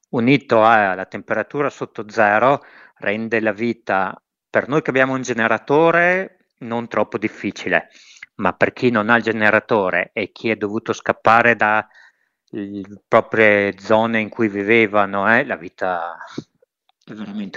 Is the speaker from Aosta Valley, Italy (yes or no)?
no; Verona, Veneto, Italy; Allora, da veronese dovrei dire il lesso con la pera